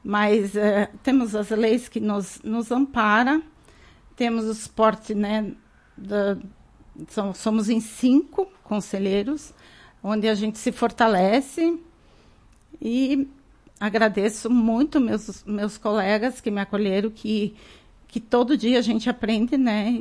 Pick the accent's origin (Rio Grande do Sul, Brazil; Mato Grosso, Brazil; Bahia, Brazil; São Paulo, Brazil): Rio Grande do Sul, Brazil; Eu vim de Passo da Laje, Ibirapuitã.